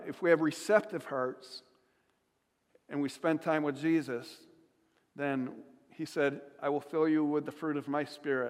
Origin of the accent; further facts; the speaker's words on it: Jamestown, New York, United States; But for my hometown, it's Jamestown's Right to Know, Jamestown, New York.